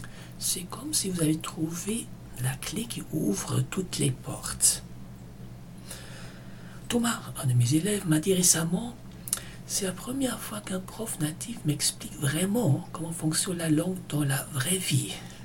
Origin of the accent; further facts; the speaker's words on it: Germany; first language German; French is a second language; Je suis allemand et depuis une dizaine d'années, j'aide des francophones à progresser rapidement en allemand.